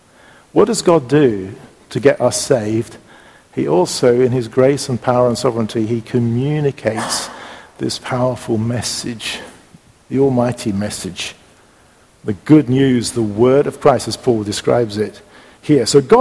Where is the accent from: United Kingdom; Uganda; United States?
United Kingdom; England; my home country of England.